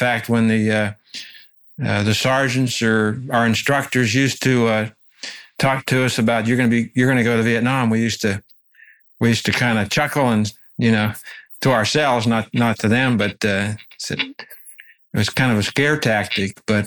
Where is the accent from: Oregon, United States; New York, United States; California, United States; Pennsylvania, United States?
Pennsylvania, United States; Washington; born and raised in Washington, Pennsylvania, and went into the Army 5 days after graduation from college, Duquesne University.